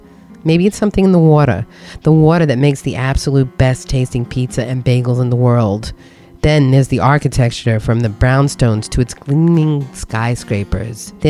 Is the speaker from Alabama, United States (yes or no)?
no; New York City, New York, United States; now in California, United States; Can you tell by my accent? True, I've lived in California for the last 30 years, but I'm still a New Yorker. It's like being Jewish. It's my roots. I'm a New York Jew. New York made me what I am.